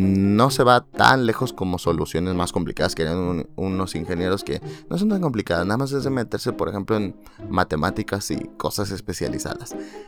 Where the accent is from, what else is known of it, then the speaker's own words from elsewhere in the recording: Mexico; aquí en México, porque somos de México